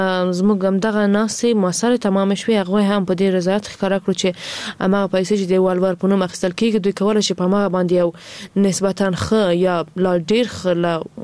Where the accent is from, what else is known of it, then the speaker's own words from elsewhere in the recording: Afghanistan; ځکه زه هم د افغانستان یو وګړی یم